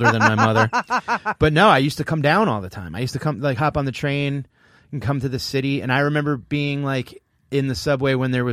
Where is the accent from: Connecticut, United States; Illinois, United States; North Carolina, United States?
Connecticut, United States; New Haven; also born or lived in Denver; I'm from New Haven, Connecticut. And then I moved out to Denver for a while and came back.